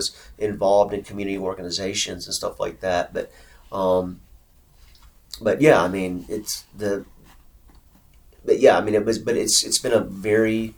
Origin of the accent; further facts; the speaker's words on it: Forest, Mississippi, United States; I grew up in Forest in Scott County. My dad was the public school superintendent there in the city